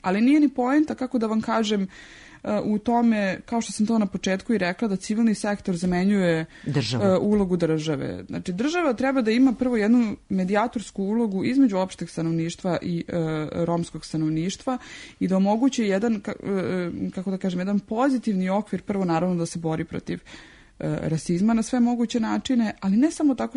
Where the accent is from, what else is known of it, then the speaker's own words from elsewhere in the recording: Karaburma, Belgrade, Serbia; recimo na čitavo naselje Karaburma, odakle sam ja